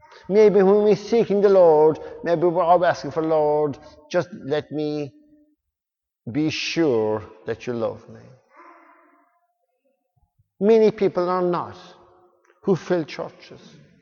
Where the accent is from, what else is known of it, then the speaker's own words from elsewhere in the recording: Ireland; And they said many years ago that no hugging Jesus, we're Irish